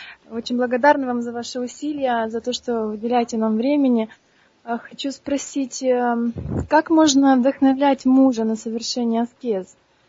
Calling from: Chișinău, Moldova; Из Кишинева.

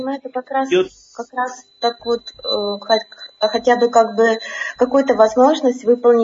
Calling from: Prague, Czechia; Я сейчас звоню из Праги.

